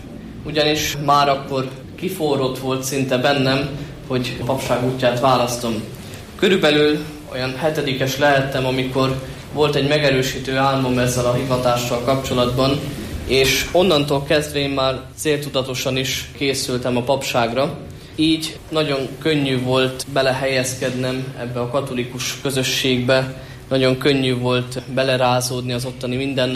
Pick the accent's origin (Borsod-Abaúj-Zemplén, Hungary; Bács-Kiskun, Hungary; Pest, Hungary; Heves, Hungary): Heves, Hungary; Gyöngyöspata; Gyöngyöspataról származom. Általános iskolámat részben ott helyben, részben pedig itt Gyöngyösen az egyes iskolában végeztem. Majd pedig elkerültem Esztergomba